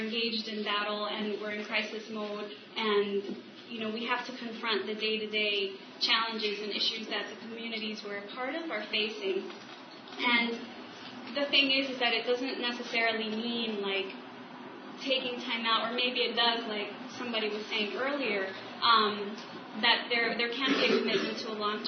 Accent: United States; I was raised here in the United States

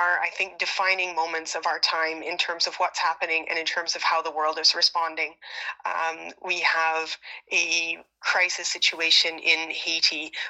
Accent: Lanigan, Saskatchewan, Canada; I'm an orthopedic surgeon, and I'm from Lanigan, Saskatchewan, born and raised in Saskatchewan. That's where I did my orthopedic training.

